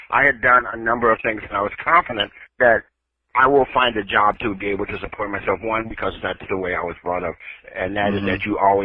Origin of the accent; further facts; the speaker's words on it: Chicago, Illinois, United States; moved away as an adult; also born or lived in New York; I am not. I'm from Chicago.